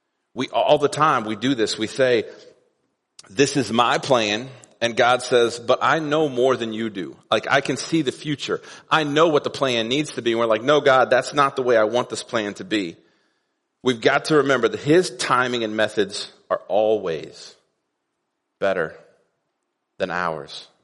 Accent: Terre Haute, Indiana, United States; I mentioned that I was from Terre Haute

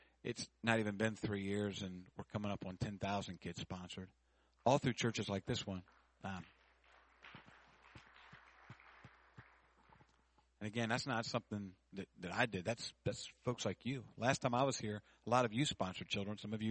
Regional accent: United States; born there; if I wasn't born here in the States

